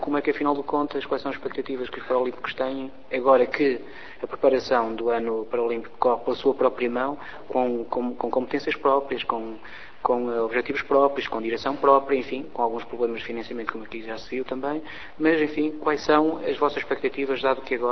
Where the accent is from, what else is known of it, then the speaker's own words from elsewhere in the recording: Lamego, Viseu, Portugal; Eu sou de Lamego. Nós em Lamego fazíamos uma coisa muito interessante quase todos os anos